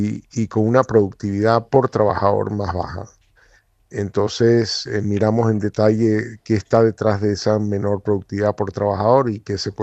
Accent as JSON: {"language": "Spanish", "country": "Venezuela", "said": "Yo como venezolano obviamente la veo con envidia"}